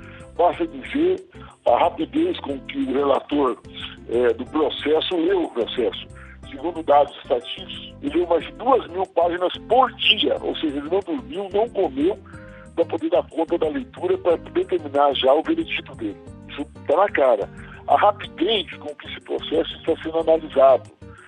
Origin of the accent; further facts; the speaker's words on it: Paraná, Brazil; Eu sou do Paraná, estou falando aqui do interior do estado. Mesmo aqui no Paraná, que é uma região muito conservadora